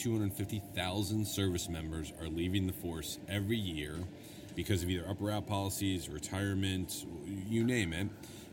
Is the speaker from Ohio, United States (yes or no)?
yes; Ohio, United States; now in Tampa, United States; So my story, I born and raised in Ohio and then went to West Point.